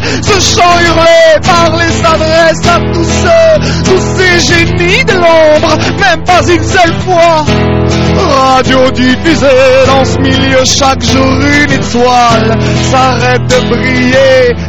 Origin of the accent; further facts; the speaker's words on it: Occitanie, France; nous sommes tous originaires du Tarn. On est tous originaires du Tarn